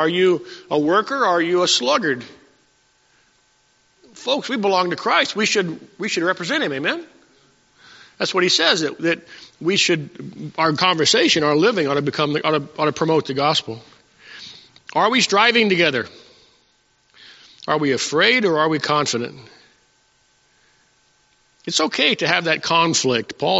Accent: Texas, United States; Well, I got 30 guys in my platoon. We're from South Texas. We're outdoorsmen, you know.

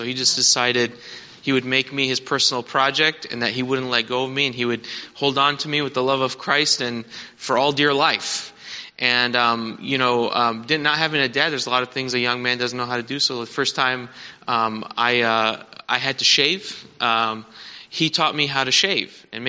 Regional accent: Detroit, Michigan, United States; And growing up in Detroit, Michigan, my parents were very poor, coming to this country with almost nothing.

